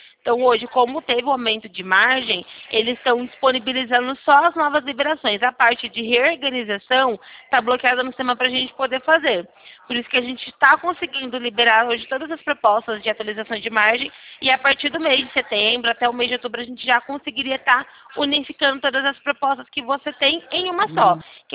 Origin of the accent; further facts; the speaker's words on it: Santa Bárbara d'Oeste, São Paulo, Brazil; Eu sou aqui de Santa Bárbara do Oeste.